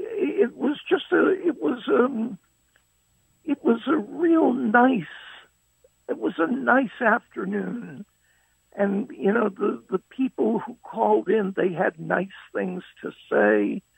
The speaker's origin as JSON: {"language": "English", "town": "Waterbury", "region": "Connecticut", "country": "United States", "tie": "born or raised there", "said": "I'm from Waterbury originally, and, you know, I went to the Palace Theater to see movies growing up."}